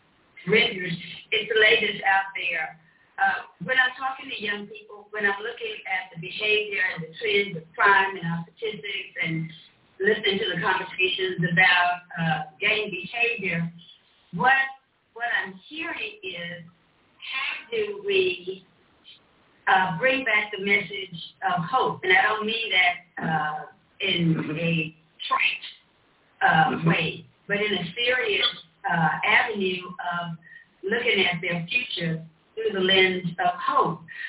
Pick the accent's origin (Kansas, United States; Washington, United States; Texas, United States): Texas, United States; Waco; One, I still live in East Waco, and I'm proud to live in East Waco. I grew up on Kellum Street, so not far from where Attorney Clark grew up on Preston Street.